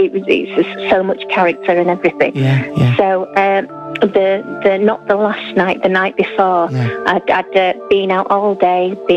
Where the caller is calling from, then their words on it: Birstall, Yorkshire and the Humber, United Kingdom; From near Leeds.